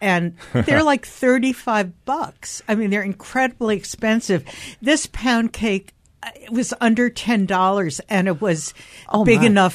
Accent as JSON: {"language": "English", "town": "New York City", "region": "New York", "country": "United States", "tie": "born or raised there", "said": "I grew up near Yorkville in Manhattan, and, you know, I kind of think I know what good German-American baking is like."}